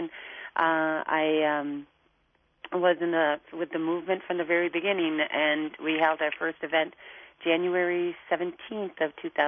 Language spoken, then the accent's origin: English; Minnesota, United States; you don't know me, I'm from Minnesota